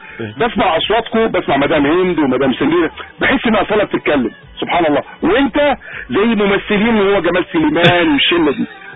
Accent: Morocco; عندنا في المغرب يقول لك شي واحد مخ وتبان لك الأمخاخ

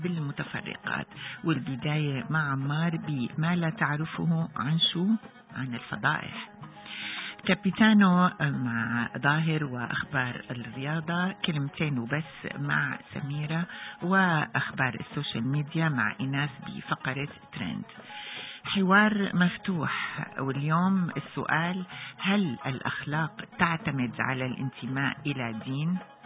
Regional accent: Syria; من بلدنا سوريا

